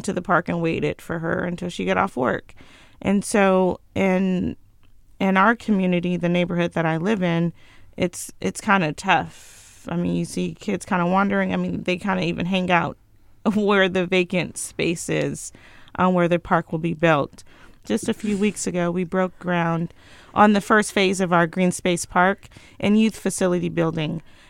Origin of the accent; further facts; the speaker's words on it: Inglewood, California, United States; now in Fresno, United States; I grew up in Inglewood, but I've been in Fresno 16 years now.